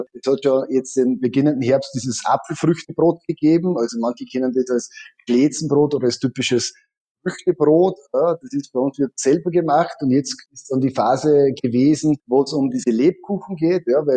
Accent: Ried im Innkreis, Upper Austria, Austria; Genau, ich bin ganz genau in meiner Heimat, in Ried im Innkreis. Das ist genau zwischen Salzburg und Passau. Und genau in der Mitte bin ich zu Hause und von hier aus bin ich zugeschaltet.

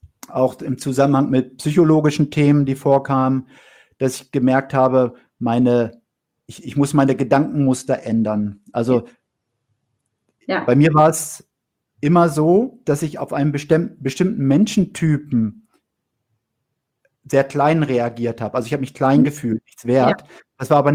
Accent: Bodenburg, Lower Saxony, Germany; also born or lived in Rhineland-Palatinate / Bavaria; also ich bin von Bodenburg, Niedersachsen nach Rheinland-Pfalz gezogen mhm. und dann zwischendurch waren wir mal 2,5 Jahre in Bayern

